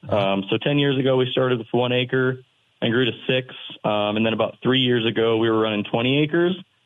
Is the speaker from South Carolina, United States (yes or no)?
no; Bozeman, Montana, United States; Yeah. I grew up farming here in Bozeman. My dad was running field crops.